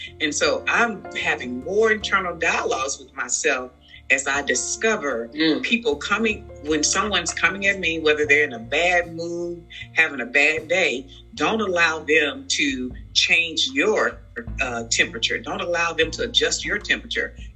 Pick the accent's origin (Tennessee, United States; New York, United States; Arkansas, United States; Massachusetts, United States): Arkansas, United States; Marietta; I call that other person inside of me … because that's who I grew up in Marietta, Arkansas.